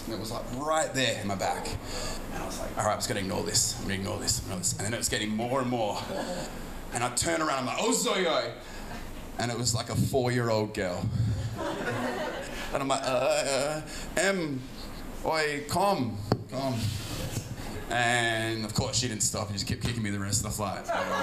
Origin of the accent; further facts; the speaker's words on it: Hanoi, Vietnam; As you can probably tell by hearing me talk, I'm from Hanoi.